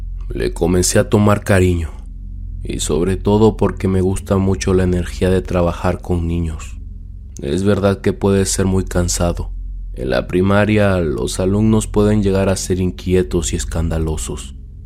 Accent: Michoacán, Mexico; Viajé de mi pueblo en el estado de Michoacán a una pequeña comunidad en el estado de Guerrero.

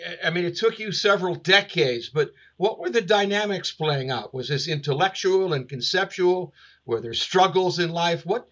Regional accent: Wales, United Kingdom; As a Welshman, I always love it when I'm connected to North Wales.

